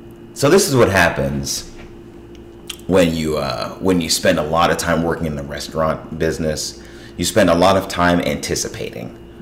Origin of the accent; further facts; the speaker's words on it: New Jersey, United States; growing up in Italian culture and Jewish culture in Northwest New Jersey, I had never had tamales until I was probably 25.